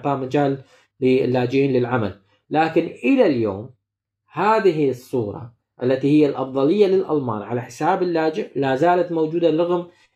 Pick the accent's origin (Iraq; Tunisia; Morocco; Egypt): Iraq; فأصبح لدي دليل علمي أنه أنا عراقي أصلي، يعني ابن البلد. هو أنا ابن البلد.